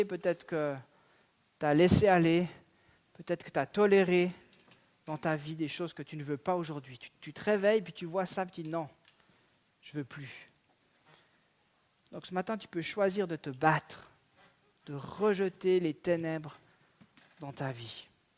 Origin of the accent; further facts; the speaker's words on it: Switzerland; Je suis suisse.